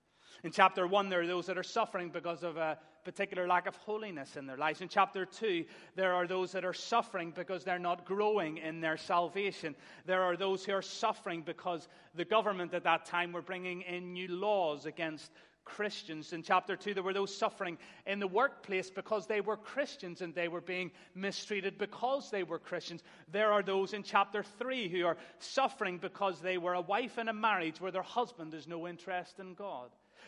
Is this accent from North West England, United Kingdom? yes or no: no; Northern Ireland, United Kingdom; If we come from Northern Ireland on our foreign holidays, we might say to one another in our family, we'll not know ourselves in the morning when we get up.